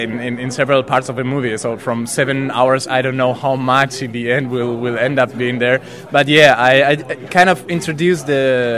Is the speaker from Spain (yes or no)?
yes; Spain; Yes, I'm from Spain